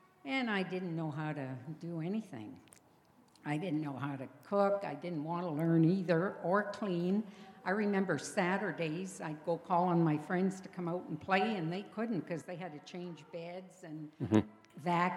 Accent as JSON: {"language": "English", "town": "Val-d'Or", "region": "Quebec", "country": "Canada", "tie": "born or raised there", "also_born_or_lived": "Wawa, Canada", "said": "I grew up in Val-d'Or, Quebec, in a family of 10. Well, there wasn't 10 right away. We moved to Wawa, and eventually there was 10 of us."}